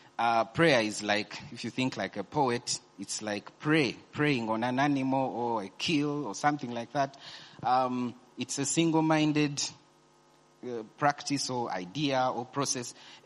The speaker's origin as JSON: {"language": "English", "town": "Sembabule", "region": "Central Region", "country": "Uganda", "tie": "born there", "said": "I can't start telling him I was born in Sembabule, my mother died, then what?"}